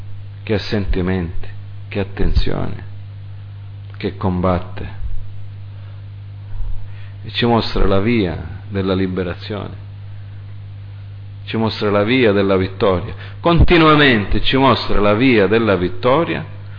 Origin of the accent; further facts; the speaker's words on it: United States; Io sono cresciuto in America, la scuola che ho fatto si chiamava Holy Family Catholic School.